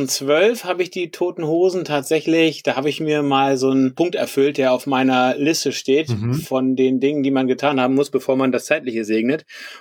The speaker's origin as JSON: {"language": "German", "region": "Berlin", "country": "Germany", "lives_now": "Düsseldorf, Germany", "said": "Ich bin eigentlich aus Berlin, also von daher habe ich mit Köln und Düsseldorf eigentlich mit diesem Lokalpatriotismus auch gar nichts am Hut."}